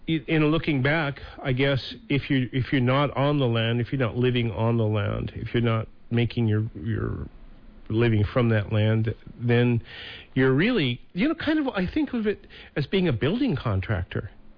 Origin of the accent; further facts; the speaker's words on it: Montana, United States; When I grew up there in Montana on my grandparents' farm, there were no ag loans.